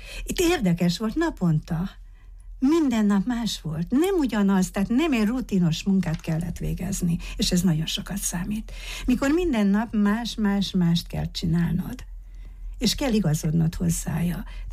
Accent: Târgu Mureș, Mureș County, Romania; Marosvásárhelyi vagyok, itt születtem, itt végeztem az Unéria Egyesüles Liceumban

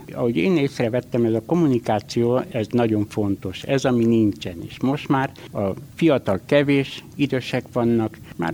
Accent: Romania; tuszoni születési vagyok, 1954-ben születtem. Magyar iskola 1,5 évet vagy 2 jártam Tusonba, mert akkor megszűnt. Elég nehéz volt, hogy magyarból direkt románba

